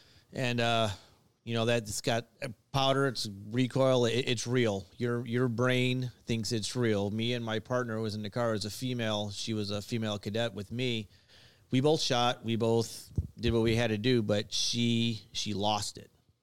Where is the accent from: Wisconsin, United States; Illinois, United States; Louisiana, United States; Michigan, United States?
Illinois, United States; Chicago; You know, I'm from Chicago, so I've seen a lot. And growing up in the streets, you guys are talking about street fighting.